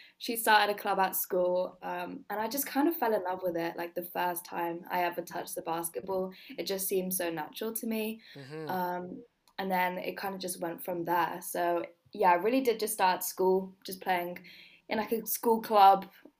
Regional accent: Exeter, South West England, United Kingdom; So for me, basketball, growing up in Exeter, like basketball really wasn't a thing.

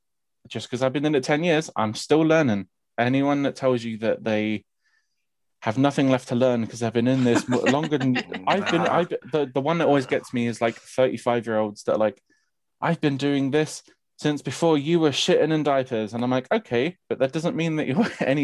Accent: London, United Kingdom; Like I said, I'm born and raised in London. I've been in the kink sphere. I'm 27 years old at the time of recording.

